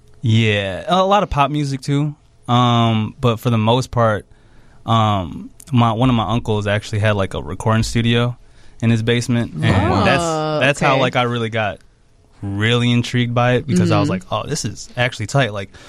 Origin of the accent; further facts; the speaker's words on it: Chicago, Illinois, United States; Yes. I'm from Chicago, northwest side of Chicago.